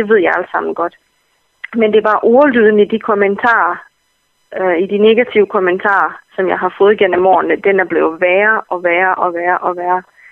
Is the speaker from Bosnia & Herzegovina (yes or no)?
yes; Bosnia & Herzegovina; De ser, at jeg er fra Bosnien